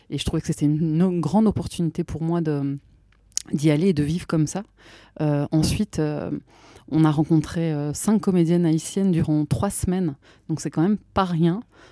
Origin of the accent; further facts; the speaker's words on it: Belgium; Je disais non, je suis belge.